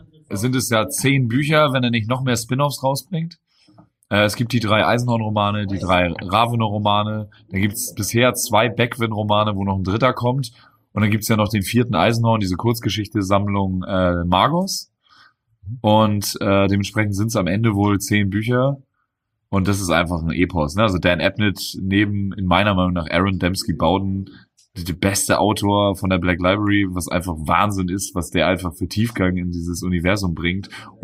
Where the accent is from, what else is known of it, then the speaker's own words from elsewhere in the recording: Henstedt-Ulzburg, Schleswig-Holstein, Germany; born there; als gebürtiger Hennstedt-Ulzburger war ich sehr überrascht, dass es jetzt ein Pfeffi-Pendant offensichtlich aus Hennstedt-Ulzburg gibt.